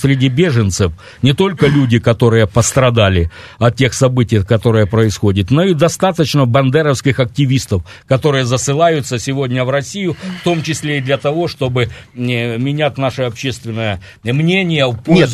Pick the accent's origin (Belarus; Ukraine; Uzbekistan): Ukraine; Donbas; А говор у меня один. Я родом из Донбасса.